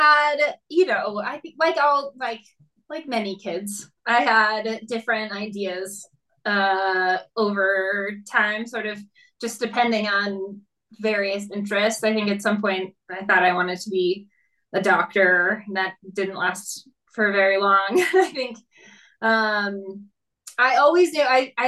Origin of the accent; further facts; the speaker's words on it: Anchorage, Alaska, United States; Yeah, so I grew up in Anchorage, Alaska, and I spent a lot of time outside.